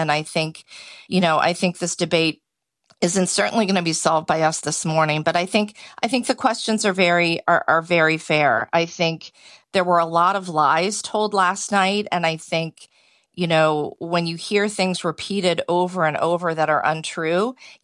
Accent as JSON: {"language": "English", "country": "United States", "said": "But I think as an American, and certainly as an American abroad"}